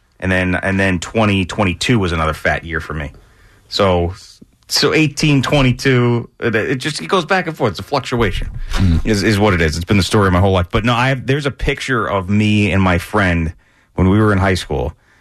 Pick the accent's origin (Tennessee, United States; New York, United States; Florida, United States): New York, United States; Bellport; If I grew up in Sayville, none of those things would have been happening.